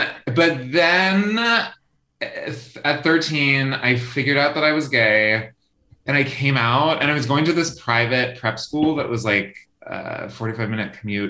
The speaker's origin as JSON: {"language": "English", "region": "Pennsylvania", "country": "United States", "tie": "born there", "said": "So I was born in Pennsylvania in literal Amish country, like We would just like roll up behind some buggies on our way to church."}